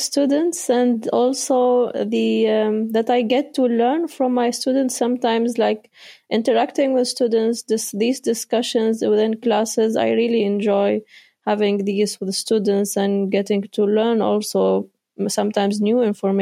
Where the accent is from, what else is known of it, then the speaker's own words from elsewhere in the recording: Oman; also born or lived in Tunisia; now in Netherlands; I am originally from Tunisia, but I was raised in Oman.